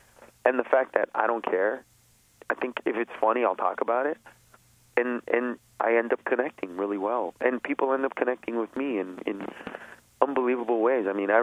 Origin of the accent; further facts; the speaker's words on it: Los Angeles, California, United States; I know I grew up in Los Angeles, East LA specifically